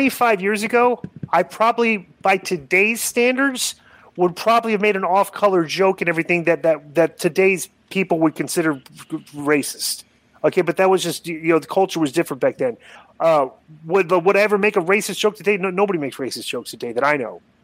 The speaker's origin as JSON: {"language": "English", "region": "Queensland", "country": "Australia", "tie": "born or raised there", "said": "the biggest annual rugby league game of the year was just played between my home state of Queensland and New South Wales"}